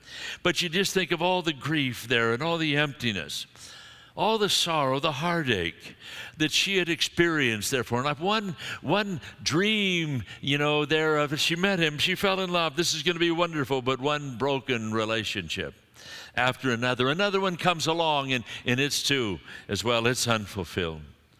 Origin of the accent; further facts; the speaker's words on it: Scotland, United Kingdom; And I'm a Scotsman.